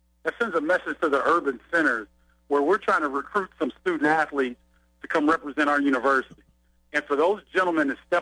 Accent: Carbondale, Illinois, United States; now in Chicago, United States; Now, I represent the state because I grew up in Carbondale.

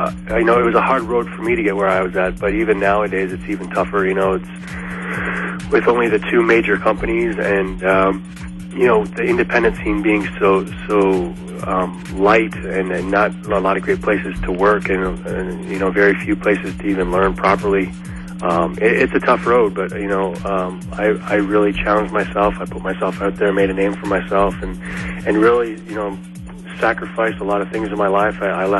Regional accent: Canada; growing up in Canada, of course

